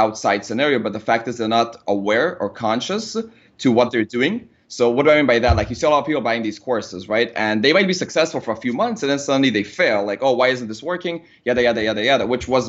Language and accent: English; Israel; English is a second language; moved away as an adult; now in Austin, United States; I'm from Israel, and we moved to Austin, Texas to actually only focus on that, which was like a big burning the boats type of scenario.